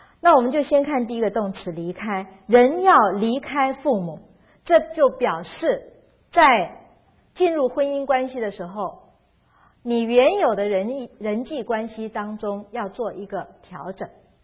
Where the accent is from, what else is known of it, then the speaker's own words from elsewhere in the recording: China; 我们中国人总是说这什么骨肉之亲啊